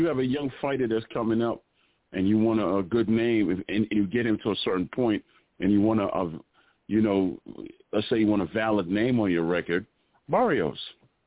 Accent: Jamaica; I'm Jamaican. Yard man, yes.

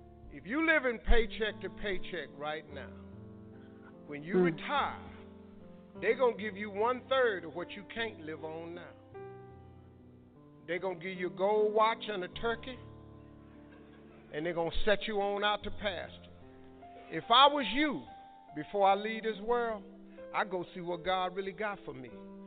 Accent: Cleveland, Ohio, United States

